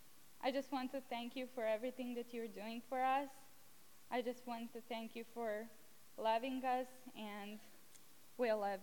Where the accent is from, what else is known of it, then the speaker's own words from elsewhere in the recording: Serbia; English is a second language; now in United States; I'm from Serbia. I'm an exchange student here this year, and I'm staying with Crowders.